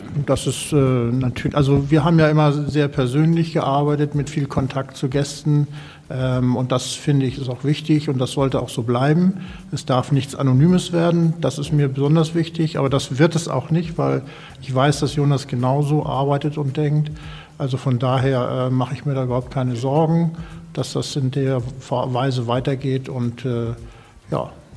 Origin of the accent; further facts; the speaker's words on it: Föhr, Schleswig-Holstein, Germany; Ich bin zwar auch kein gebürtiger Föhrer, aber mit einem Jahr hierher gekommen und das ist jetzt ja auch schon ein bisschen her. Für mich gibt es da nur Föhr. Föhr ist zu 100% meine Heimat